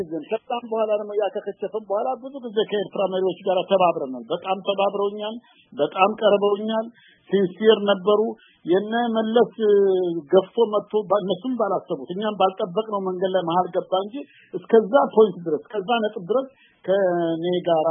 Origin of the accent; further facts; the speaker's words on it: Eritrea; ኤርትራ ተመለስኩ። ያ ደሞ ልዩ ስሜት ነበር። ምክንያቱም ከ18 አመት በኋላ እንደገና ጁኒየር ቦክሰር ሆኜ ያደኩበት ሀገር